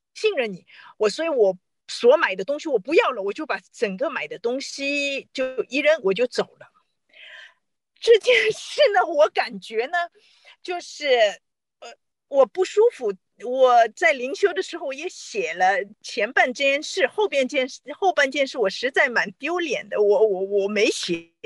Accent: China; 他说我能说中文，我是中国人

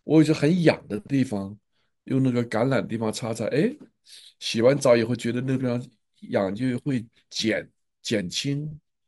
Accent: China; 这就是我们国人，我们中国人这几千年来的所有的民族素养、民族心态呀。那我也在这个环境中长大嘛

